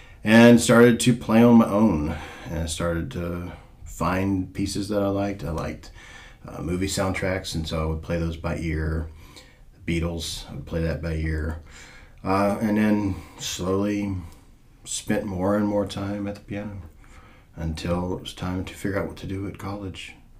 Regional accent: Jackson, Mississippi, United States; Despite my last name, I grew up in Mississippi. So I spent most of my life until moving here in Jackson, which is the capital.

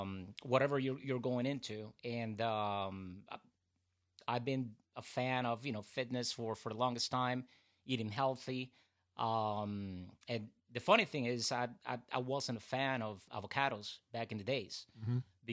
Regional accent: Puerto Rico; Puerto Rico.

